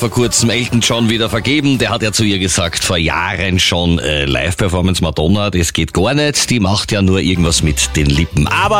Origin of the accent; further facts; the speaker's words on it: Austria; Palmen gibt's ja bei uns in Österreich nicht, aber Palmkätzchen